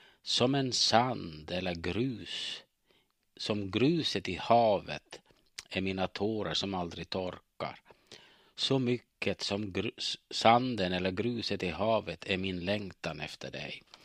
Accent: Ostrobothnia, Finland; now in Sweden; Jag är uppvuxen i Finland i Österbotten och är så kallad finlandssvensk som nu bott över 45 år i Sverige.

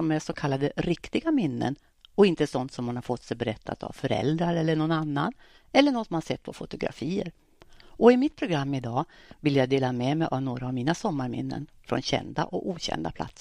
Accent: Husum, Västernorrland County, Sweden; now in Örnsköldsvik, Sweden; men familjen bytte namn 1970. Jag är född och uppvuxen i Husum och bor nu i Övik i Brösta tillsammans med min man

